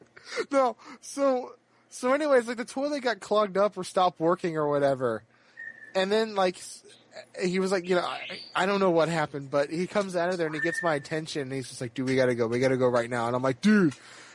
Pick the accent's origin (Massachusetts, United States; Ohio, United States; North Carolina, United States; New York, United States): North Carolina, United States; Raleigh; I am originally from Raleigh, and I know exactly where he's